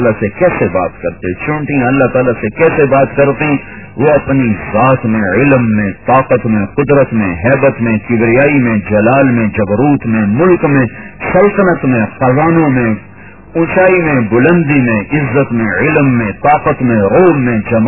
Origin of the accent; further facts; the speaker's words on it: Pakistan; born there; نہ میں پاکستان میں پیدا ہوا نہ یہ ہندوستان میں اپنی چاہت سے پیدا ہوا